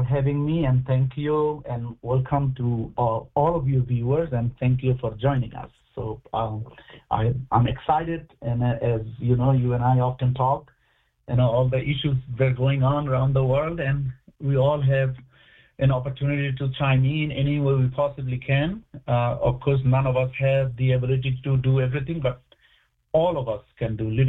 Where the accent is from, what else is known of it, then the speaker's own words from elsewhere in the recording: Bangladesh; I gather my friends and family that I grew up with in Bangladesh